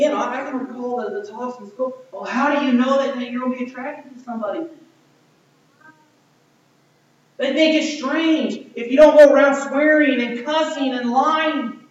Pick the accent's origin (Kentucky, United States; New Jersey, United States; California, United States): Kentucky, United States; Owensboro; Where are you from? I'm always Owensboro, Kentucky.